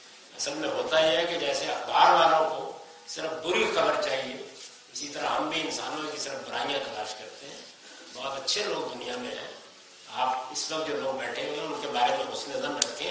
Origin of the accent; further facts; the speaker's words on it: Punjab, Pakistan; میں دیہاتی پس منظر سے تعلق رکھتا ہوں، میری زندگی کے ابتدائی 16 سال پنجاب کے دیہات میں گزرے ہیں، میں آپ کو بتا نہیں سکتا کہ ہمارے دیہات میں کیا کچھ ہوتا ہے۔